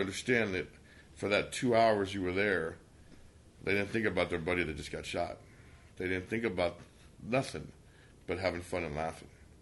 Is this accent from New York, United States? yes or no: no; Long Beach, California, United States; I'm like, I'm from Long Beach. We'll just read about it in the paper.